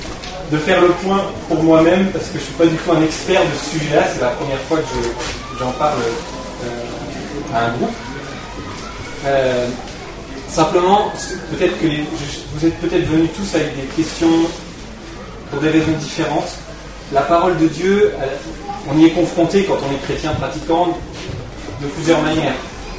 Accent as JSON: {"language": "French", "town": "Corbeil-Essonnes", "region": "Île-de-France", "country": "France", "said": "Je suis séminariste en formation à Bruxelles pour le diocèse de Bordeaux. Mais je suis originaire de Corbeil-Essonnes"}